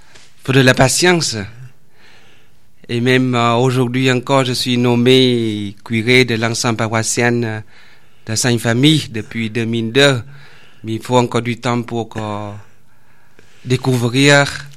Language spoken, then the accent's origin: French; Vietnam; French is a second language; moved away as an adult; now in France; Je viens du Vietnam.